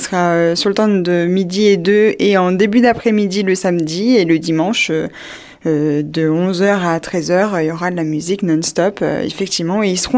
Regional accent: Paladru, Auvergne-Rhône-Alpes, France; also born or lived in Grenoble; now in Montferrat, France; moi je suis née à Grenoble, mais j'ai toujours habité au bord du lac, à Paladru, quand j'étais petite et maintenant à Montferrat.

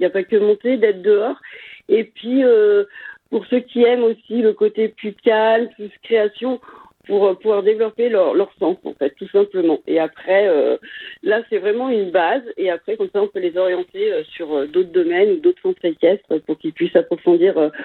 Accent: Saint-Cassien, Auvergne-Rhône-Alpes, France; j'ai toujours connu que Saint-Cassien. Alors maintenant, moi, j'habite juste à côté, j'habite sur la Murette, mais j'ai toujours été sur Saint-Cassien, je suis native de Saint-Cassien.

